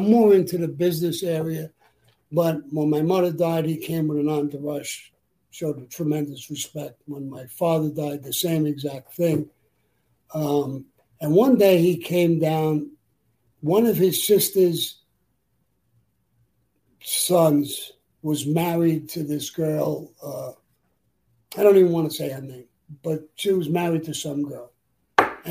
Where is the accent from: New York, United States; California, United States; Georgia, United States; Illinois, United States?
New York, United States; Brooklyn; And he came from Queens. I came from Brooklyn. It was a different neighborhood. I didn't grow up with him